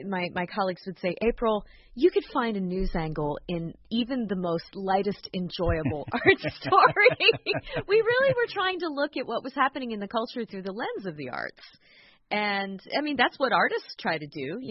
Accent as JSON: {"language": "English", "town": "Columbus", "region": "Ohio", "country": "United States", "tie": "born or raised there", "also_born_or_lived": "Cleveland", "said": "No, but I grew up in Columbus and also spent part of my adult life in Cleveland."}